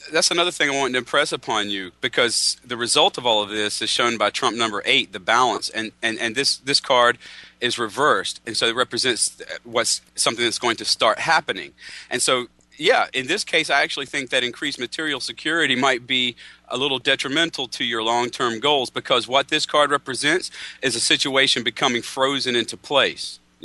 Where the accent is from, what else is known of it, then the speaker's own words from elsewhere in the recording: North Carolina, United States; I'm from North Carolina, so I'm glad I got this call.